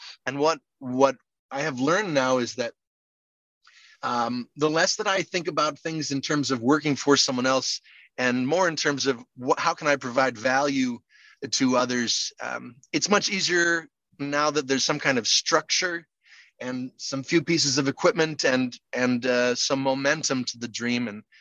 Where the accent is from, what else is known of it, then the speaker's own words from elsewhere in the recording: New York, United States; I grew up near Broadway.